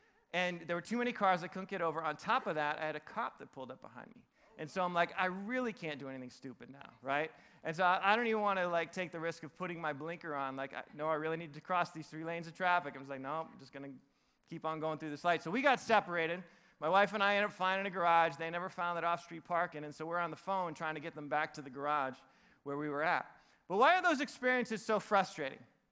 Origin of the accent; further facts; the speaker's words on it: New England, United States; My brothers, I got two younger brothers, and they both live in Nashville. We grew up in New England, so New England just still feels like home to all of us